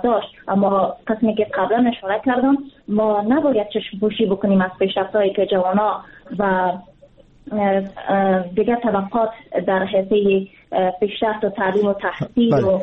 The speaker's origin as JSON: {"language": "Persian", "country": "Afghanistan", "said": "فراموش کرده بودیم که ما یک افغان هستیم"}